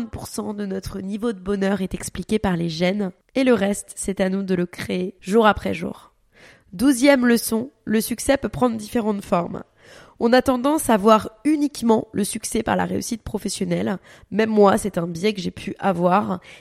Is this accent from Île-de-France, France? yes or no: yes; Paris, Île-de-France, France; moved away; à la base, on vient de Paris.